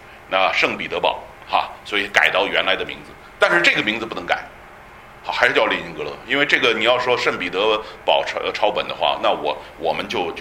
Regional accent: China; 那我们中国人从来没进步过，一直落后，因为我们一直还用象形文字

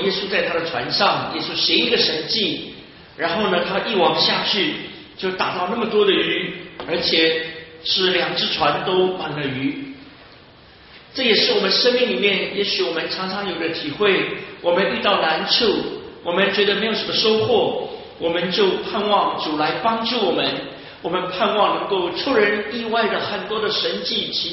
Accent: Shanghai, China; 我的故乡呢，其实我爸爸是浙江杭州人，虽然我在上海出生，在上海成长，但是我要填我的籍贯都是填浙江杭州

